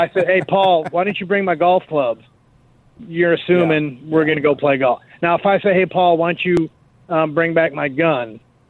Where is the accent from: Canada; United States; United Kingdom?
United States; Michigan; moved away; I moved down here from Michigan, and I started listening to you about 20-some years ago. And I got to admit, you kind of got on my nerves a little bit, but I'm a Michigan guy, Wolverine